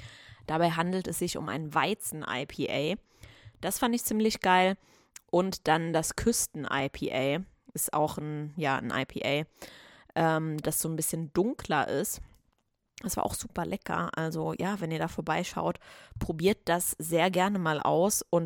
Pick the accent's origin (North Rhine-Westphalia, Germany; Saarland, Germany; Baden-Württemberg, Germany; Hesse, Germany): Saarland, Germany; Saarbrücken; wir kommen ja aus Saarbrücken oder aus dem Saarland